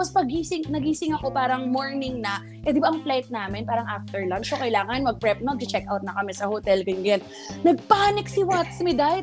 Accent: Manila, Metro Manila, Philippines; because Manilenya ako, pero fluent ako mag-Bisaya.

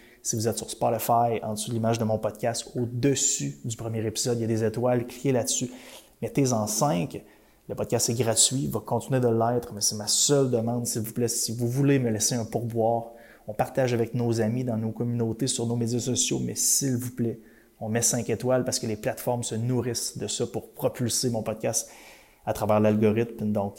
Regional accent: Percé, Quebec, Canada; Moi, j'étais un petit gars de la Gaspésie, de Percé. J'ai grandi à Percé, dans le fin fond de la Gaspésie. Le village est fermé l'été.

